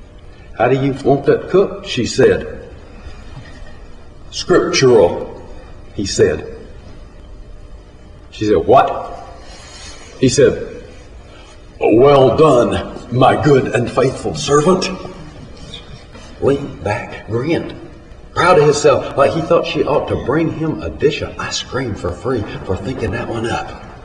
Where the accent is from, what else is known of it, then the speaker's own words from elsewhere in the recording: the South, United States; I'm from the South. I grew up not believing dogs are supposed to be inside the house.